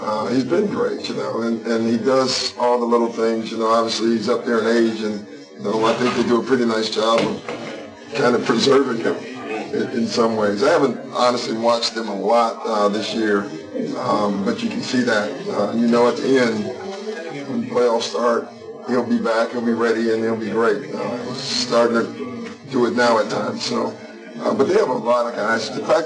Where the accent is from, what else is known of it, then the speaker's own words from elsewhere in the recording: Chicago, Illinois, United States; I'm from Chicago. I grew up in Chicago.